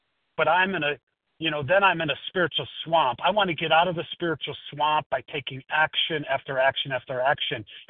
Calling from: Chicago, Illinois, United States; No, I'm in Chicago.

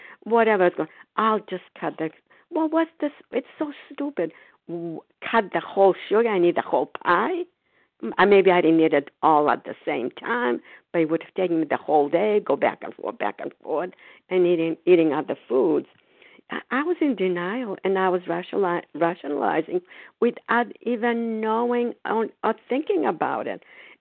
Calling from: Foxborough, Massachusetts, United States; I'm calling from Foxborough, Massachusetts.

